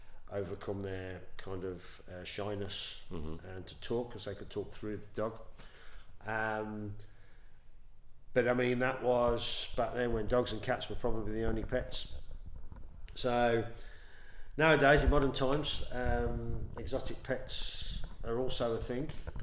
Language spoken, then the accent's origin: English; West Midlands, United Kingdom; obviously you can tell I'm from the West Midlands